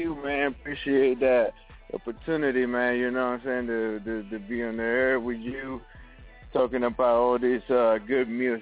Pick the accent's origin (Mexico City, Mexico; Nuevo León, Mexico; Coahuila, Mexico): Nuevo León, Mexico; Monterrey; English is a second language; now in Houston, United States; No, man. What I do, I'm straight from Mexico. I'm from Monterrey, Mexico, man. And I moved to H-Town, you know